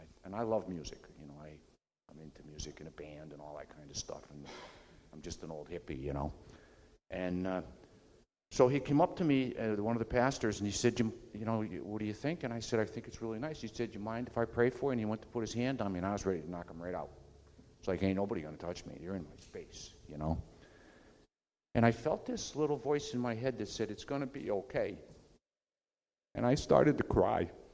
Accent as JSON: {"language": "English", "town": "Vernon", "region": "Connecticut", "country": "United States", "said": "I'm from Vernon, Connecticut, and my family is all out in that area"}